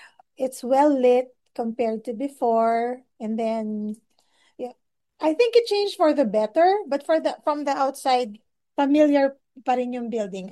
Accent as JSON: {"language": "Tagalog", "region": "Mimaropa", "country": "Philippines", "said": "because it's part of being a Palawenyo."}